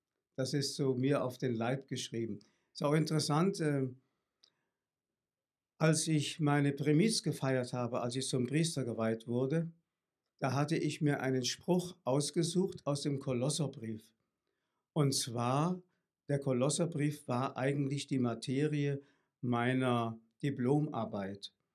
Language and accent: German; Fulda, Hesse, Germany; Ich komme aus dem Bistum Fulda und Fulda ist sogar mein Heimatort oder Schicksalsort gewesen oder geworden. Ich bin nämlich dort geboren.